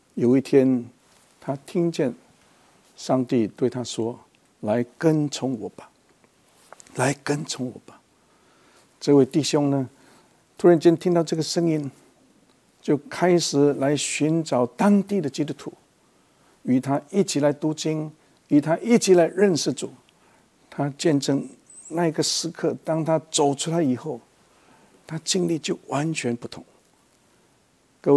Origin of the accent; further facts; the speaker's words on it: China; 我们中国人就比较容易明白